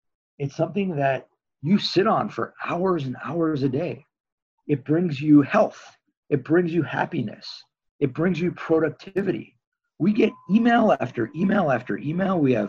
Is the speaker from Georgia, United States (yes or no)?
no; Tarzana, California, United States; the street I grew up on, Veloz Avenue in Tarzana, California.